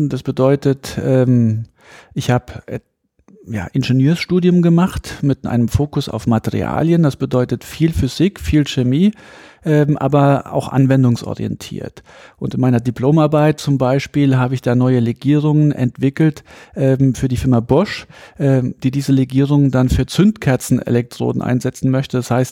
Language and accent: German; Saarland, Germany; ich bin ja aus dem Saarland, sehr dünn besiedelt und zu der Zeit hat man ja noch ein bisschen als ich klein war, hat man noch den Kalten Krieg, zwar Tieffluggebiet, Rammstein ist in der Nähe, die amerikanische Airbase.